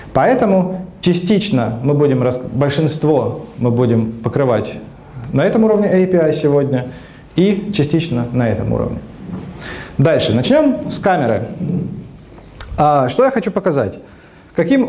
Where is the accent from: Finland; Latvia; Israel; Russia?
Finland; Почему слайды на английском языке? Потому что я из Финляндии